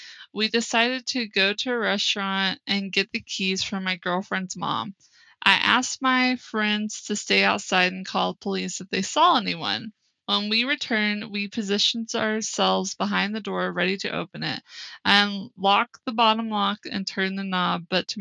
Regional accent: Texas, United States; Now, for those of you that don't know, I'm originally from Texas. This isn't the area that I'm from, but I know this area.

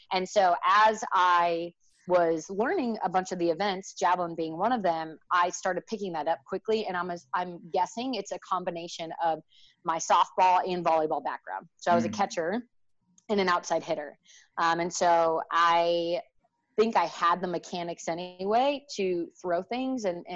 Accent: Geneva, United States; but loved growing up in Geneva. Both my parents are teachers and coaches.

